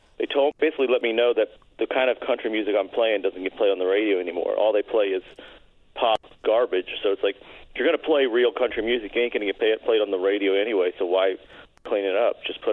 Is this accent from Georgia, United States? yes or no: no; Kentucky, United States; You know, growing up in Kentucky, we had WGN.